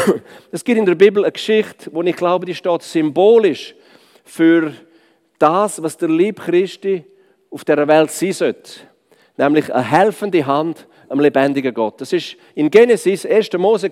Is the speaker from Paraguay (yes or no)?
no; Switzerland; als Schweizer weiss man, man überfährt keine doppelte Sicherheitslinie